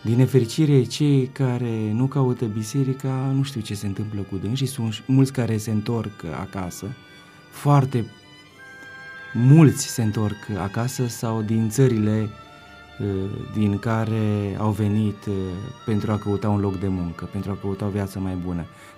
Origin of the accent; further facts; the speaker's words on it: Bistrița-Năsăud, Romania; Într-un colț este o ladă pe care am primit-o din satul meu natal, din zona Năsăudului.